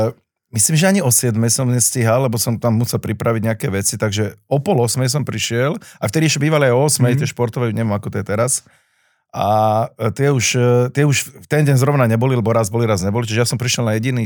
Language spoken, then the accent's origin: Slovak; Bratislava, Bratislava Region, Slovakia; V podstate vyrastal som v Bratislave na Kramároch